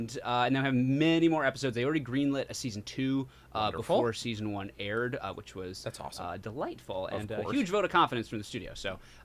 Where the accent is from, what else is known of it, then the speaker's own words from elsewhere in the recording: Michigan, United States; now in Los Angeles, United States; We grew up in Michigan in the countryside, farm country, dirt roads, cornfields, that sort of thing.